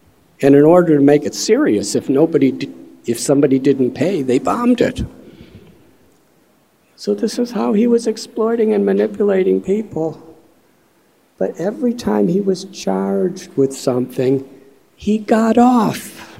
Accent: Chicago, Illinois, United States; I'm from Chicago.

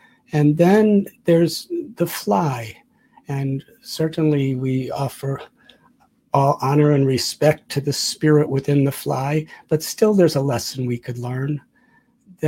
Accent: Chicago, Illinois, United States; born there; I was born in 1950 in Chicago.

